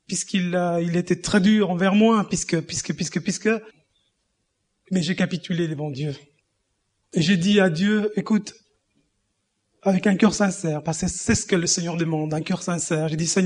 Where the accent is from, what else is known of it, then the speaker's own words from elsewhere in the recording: Panama; French is a second language; now in Europe; Je suis originaire du Panama et je suis en Europe maintenant depuis 13 ans. Je viens d'une famille d'origine catholique. Nous sommes 8 enfants.